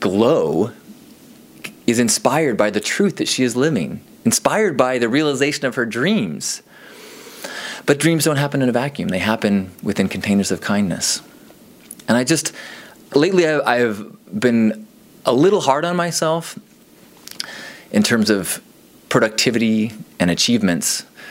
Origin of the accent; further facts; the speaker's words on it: California, United States; As a Californian, we don't do that very much, but apparently you can get places without cars.